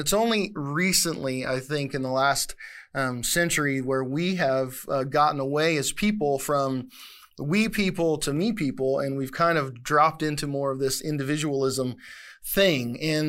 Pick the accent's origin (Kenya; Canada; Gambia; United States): Canada; Not only do I have this sweet international flavor of being a Canadian man of mystery, but I also have this Han Chinese tinge in my blood.